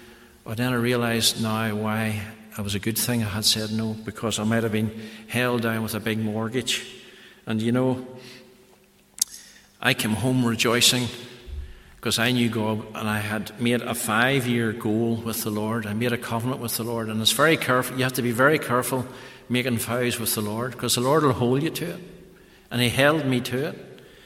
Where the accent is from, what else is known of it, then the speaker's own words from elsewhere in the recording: Northern Ireland, United Kingdom; because I was from Ireland, they call me, the Americans like to make jokes of Irish people. But I says, I'm not Irish, I'm an Ulster man.